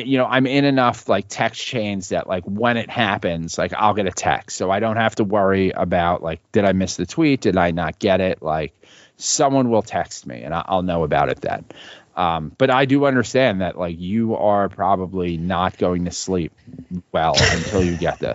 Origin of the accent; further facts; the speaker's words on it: New York City, New York, United States; No, like I grew up in New York City.